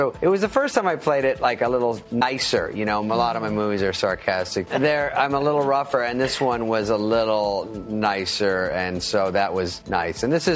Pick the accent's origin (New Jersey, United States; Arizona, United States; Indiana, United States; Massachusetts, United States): Arizona, United States; He grew up in Montana, I grew up in Arizona, and we knew these kind of guys growing up, shirt off, carrying a gas can.